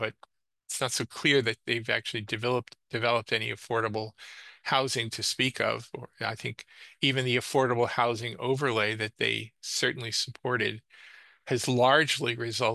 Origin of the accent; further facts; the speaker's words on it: New York City, New York, United States; I grew up originally in New York City, went to Flushing High School, and I watched as most of Flushing just basically pretty much got run over